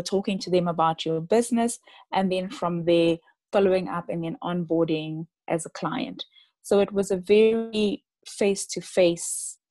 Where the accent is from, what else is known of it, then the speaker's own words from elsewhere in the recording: Botswana; also born or lived in Zambia; now in South Africa; I am currently based in South Africa, and I was born in Zambia, and to a Zambian dad and a South African mom, but I grew up in Botswana.